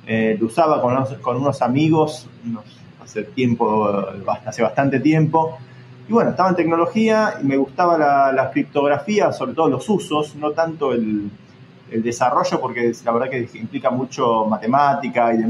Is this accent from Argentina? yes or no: yes; Argentina; viniendo sobre todo de un país como Argentina, que siempre fue muy, tuvo muy reprimido las libertades financieras y el libre movimiento de capitales